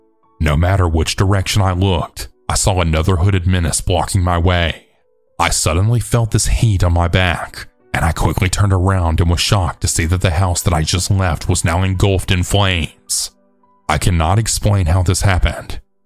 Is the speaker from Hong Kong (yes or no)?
no; Mexico; I'm originally from Mexico